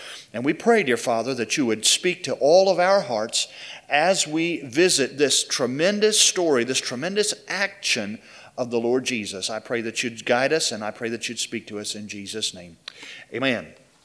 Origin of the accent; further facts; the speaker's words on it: Greenville, Mississippi, United States; I was born in Greenville and brought up in Greenville